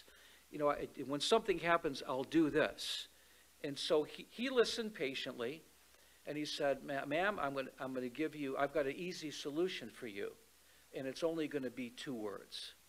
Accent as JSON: {"language": "English", "town": "Detroit", "region": "Michigan", "country": "United States", "tie": "born there", "said": "I was born in Detroit."}